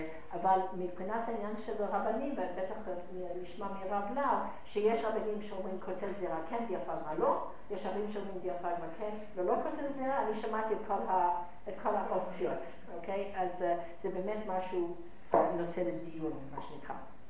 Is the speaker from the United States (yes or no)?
yes; United States; now in Israel; אני אמריקאית וזו שיטה מאוד פופולרית באמריקה